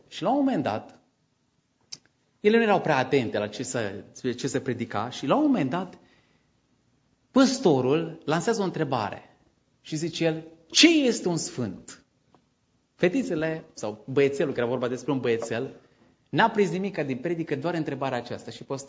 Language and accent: Romanian; Transylvania, Romania; also born or lived in Bucharest; eu sunt, adică am fost în București timp de 8 ani. Și m-am gândit că poate după 8 ani lumea nu-și mai dă seama că sunt din Ardeal.